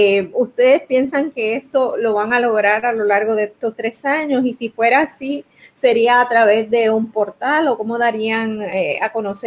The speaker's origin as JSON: {"language": "Spanish", "country": "Puerto Rico", "said": "Usualmente lo hago acá en las costas del noroeste, de donde soy."}